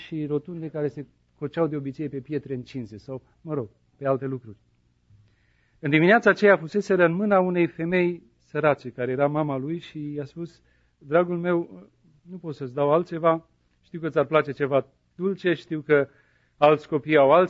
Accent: Moldavia, Romania; Eu vin din Bărăgan și din Moldova, unde oamenii sunt mai sărați.

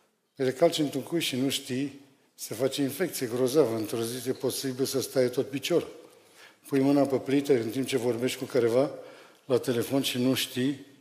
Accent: Romania; Dar sunt român, știu lucruri care alții nu le știu.

